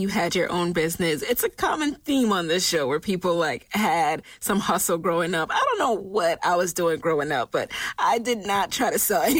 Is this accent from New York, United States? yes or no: yes; New York, United States; Oh yeah, I grew up in New York.